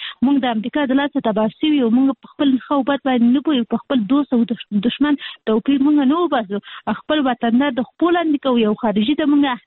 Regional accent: Kabul, Afghanistan; موږ اصلي د کابل یو،

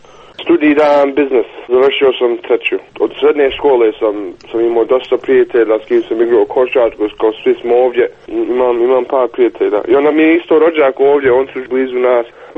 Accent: Sarajevo, Federation of Bosnia and Herzegovina, Bosnia & Herzegovina; also born or lived in Germany; now in Kitchener, Canada; Ja sam tako iz Sarajeva do Njemačke, do Kanade

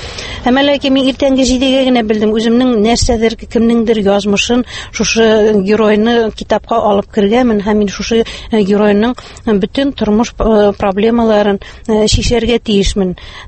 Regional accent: Akhuna, Bashkortostan, Russia; born there; moved away as an adult; now in Naberezhnye Chelny, Russia; Мин үземнең тумышым белән Башкортстаннан, Учалы районы Ахуна авылыннан. Мин 78-нче елны шушы КамАЗ төзелешенә килдем һәм шушында мөслим җигитенә кияүгә чыгып, шушында тормыш корып, хәзерге көндә дә шушы Чаллы шәһәрендә яшим.

